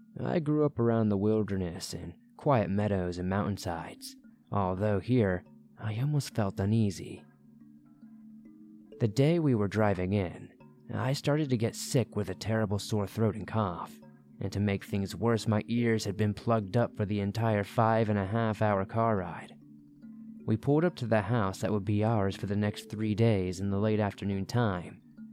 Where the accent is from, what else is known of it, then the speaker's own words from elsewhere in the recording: Western United States, United States; I am from the Western United States and enjoy traveling.